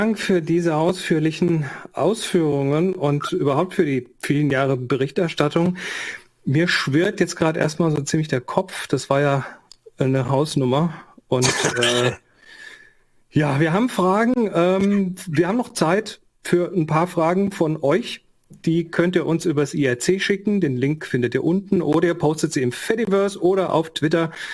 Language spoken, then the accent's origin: German; Germany; Als Deutscher kenne ich Regierungswechsel ja nicht.